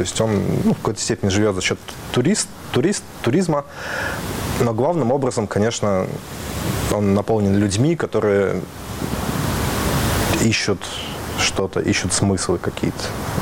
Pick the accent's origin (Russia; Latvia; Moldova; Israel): Russia; Saint Petersburg; now in Berlin, Germany; Я родом из Питера.